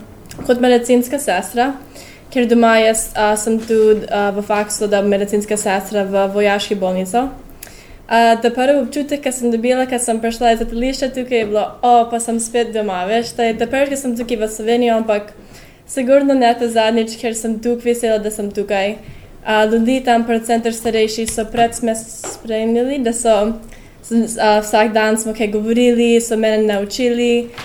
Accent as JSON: {"language": "Slovenian", "town": "Cleveland", "region": "Ohio", "country": "United States", "second_language": "Slovenian", "said": "iz Cleveland v državo Ohio."}